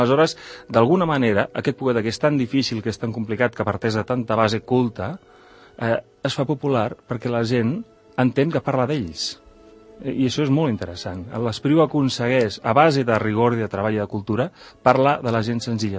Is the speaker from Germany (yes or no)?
no; Netherlands; Catalan is a second language; ara mateix jo sóc un holandès